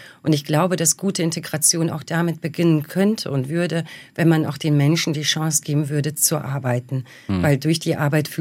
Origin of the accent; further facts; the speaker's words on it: Bosnia & Herzegovina; now in Germany; Also ich bin in meinem Heimatland, in Bosnien, ein Ausländer und ich bin in Deutschland ein Ausländer.